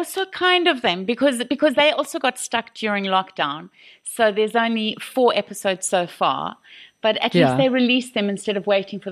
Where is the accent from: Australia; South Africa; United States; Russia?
South Africa; Kuruman, Northern Cape; born there; I was born in Kuruman.